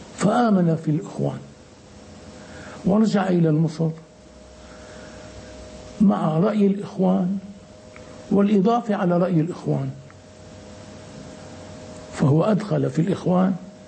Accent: Syria; عندنا في الشام،

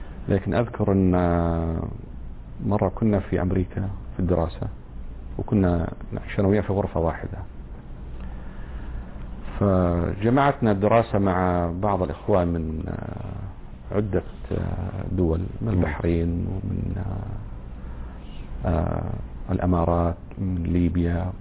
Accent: Mecca, Makkah Province, Saudi Arabia; يعني تأتي عندنا في الحجاز في مكة تحديدا 3 أشهر حتى تنضبط يعني اللهجة عندك

